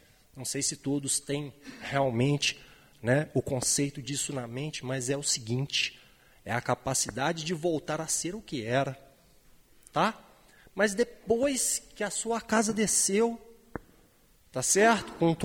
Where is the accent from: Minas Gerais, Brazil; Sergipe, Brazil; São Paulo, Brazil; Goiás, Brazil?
Minas Gerais, Brazil; Eu, como mineiro, para mim, todos são meus conterrâneos. Eu sou aquele mineiro muito, muito mineiro mesmo.